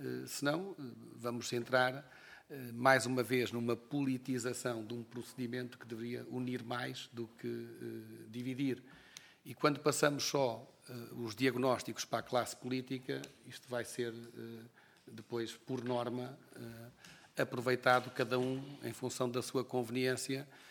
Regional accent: Viseu, Portugal; sou de Viseu

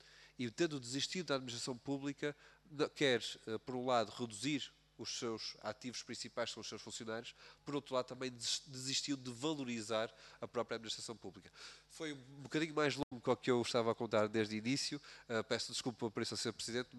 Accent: Aveiro, Portugal; Eu sou do Distrito de Aveiro, eleito pelo Distrito de Aveiro.

